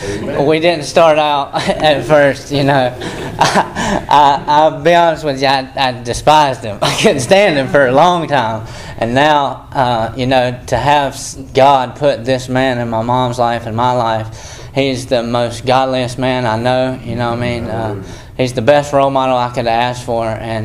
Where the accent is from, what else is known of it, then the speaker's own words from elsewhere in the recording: North Carolina, United States; I'm from Chatham County, small town. I grew up in church just like this my whole life.